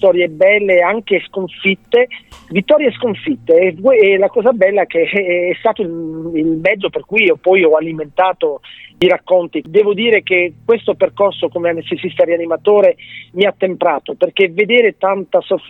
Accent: Castellana Grotte, Apulia, Italy; Io sono di Castellana Grotte

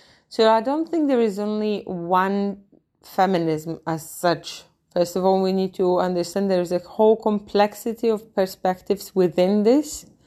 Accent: Poland; Latvian is a second language; now in Latvia; Es esmu poliete. Un dzīvoju jau Latvijā 7 gadus.

